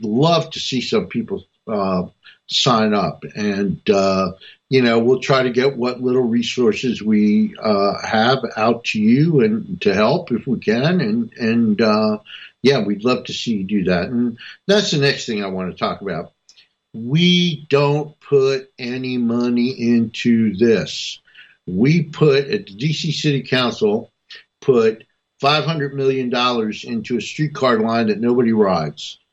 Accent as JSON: {"language": "English", "region": "New Jersey", "country": "United States", "said": "or New Jersey, my home state, for D.C. statehood."}